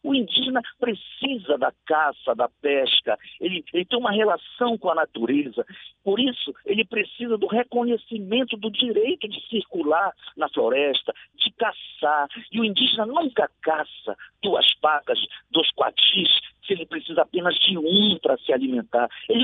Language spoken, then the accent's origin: Portuguese; Brazil; Eu fico triste como brasileiro e como deputado federal.